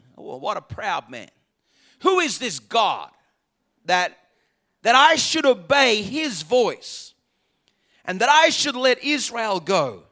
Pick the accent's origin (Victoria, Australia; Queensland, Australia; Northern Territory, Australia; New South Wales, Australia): Victoria, Australia; Melbourne; born there; I'm from Melbourne, so, well, when I was born there.